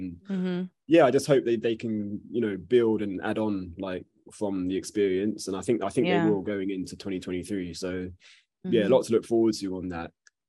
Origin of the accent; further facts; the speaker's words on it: London, United Kingdom; we're both born and bred in London